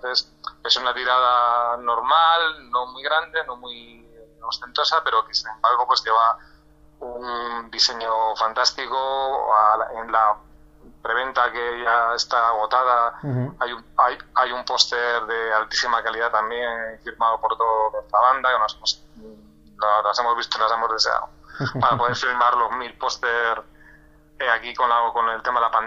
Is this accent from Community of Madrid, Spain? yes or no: yes; Madrid, Community of Madrid, Spain; para nosotros que somos de Madrid, pues es un sitio mítico